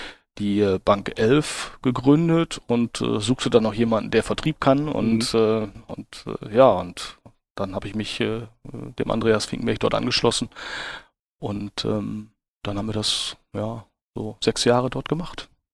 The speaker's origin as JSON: {"language": "German", "town": "Dülmen", "region": "North Rhine-Westphalia", "country": "Germany", "tie": "born or raised there", "said": "Ich bin Münsterländer und komme aus einem kleinen Städtchen namens Dülmen im südlichen Münsterland zur Grenze Ruhrgebiet und bin dort aufgewachsen"}